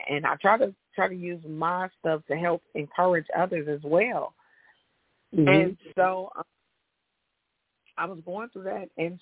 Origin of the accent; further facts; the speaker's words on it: Chicago, Illinois, United States; Growing up in Chicago, I was a dark-skinned, thick girl, heavy-set, big girl.